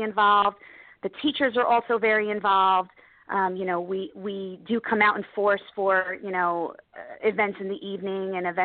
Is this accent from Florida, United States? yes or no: no; Hackensack, New Jersey, United States; I was born and raised in Hackensack as well